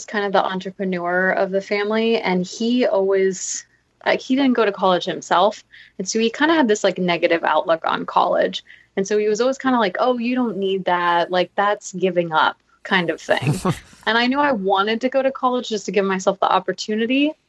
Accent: Hawaii, United States; Yeah, so I grew up in Hawaii. And so I'd say like more expensive than some places.

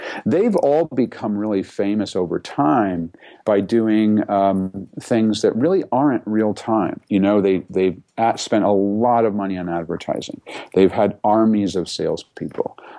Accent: Boston, Massachusetts, United States; I'm from Boston, just south of New Hampshire

